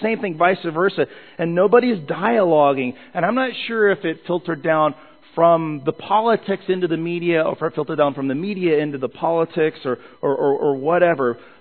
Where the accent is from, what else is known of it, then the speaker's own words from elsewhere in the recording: Colorado, United States; also born or lived in California / Mississippi / Pennsylvania; I was born in California, raised in Colorado, was in the Air Force, went to Mississippi, lived in the South for like 8 years. I was blessed to meet my wife in Pennsylvania.